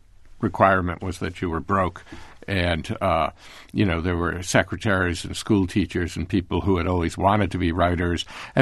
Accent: New England, United States; and I come from New England.

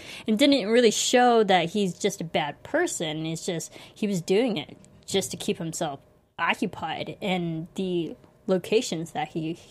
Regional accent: United States; I grew up in America. I'm, you know, pretty far removed from England and London and Ireland at that point

